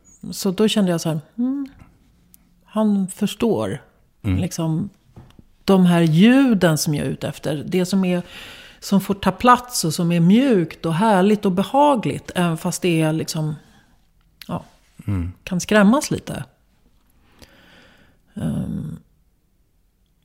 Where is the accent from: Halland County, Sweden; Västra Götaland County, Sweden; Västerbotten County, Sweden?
Västerbotten County, Sweden; now in Stockholm, Sweden; Johannes på Hagagatan i Stockholm, som är en västerbottning precis som jag.